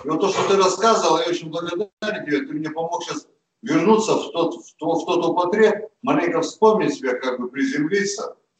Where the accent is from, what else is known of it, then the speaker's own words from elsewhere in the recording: Tulun, Irkutsk Oblast, Russia; Я сюда приехал из Тулуна, издалека.